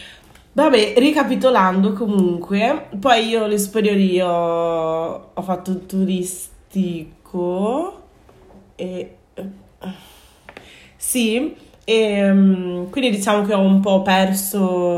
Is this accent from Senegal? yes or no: yes; Senegal; also born or lived in Italy; now in London, United Kingdom; sono nata in Italia, di origine senegalese. Nata in Italia, cresciuta in Senegal e abito a Londra momentaneamente.